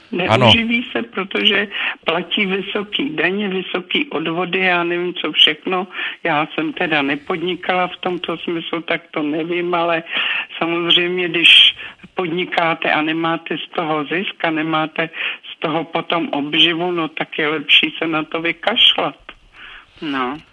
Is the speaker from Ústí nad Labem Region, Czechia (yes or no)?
yes; Chomutov, Ústí nad Labem Region, Czechia; now in Nejdek, Czech Republic; Já jsem vyrostl v Chomutově a tam těch cukráren bylo plno